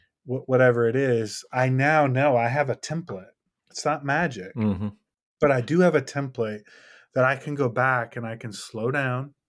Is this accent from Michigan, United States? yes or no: yes; Detroit, Michigan, United States; now in Nashville, United States; Yeah, I got to go with my hometown, Detroit, Michigan.